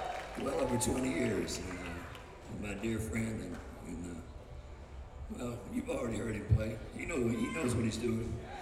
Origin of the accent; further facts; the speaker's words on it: California, United States; Clarence White, who I grew up with in California.